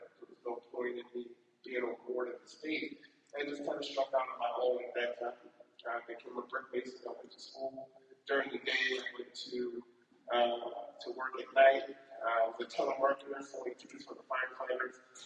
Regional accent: Buffalo, New York, United States; born there; But I was born in Buffalo, New York in 1973 to a single mother when I was 16.

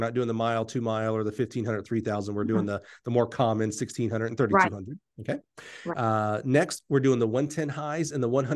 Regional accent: Alabama, United States; And I'm from Alabama. If Alabama can do it, Mississippi can do it, right?

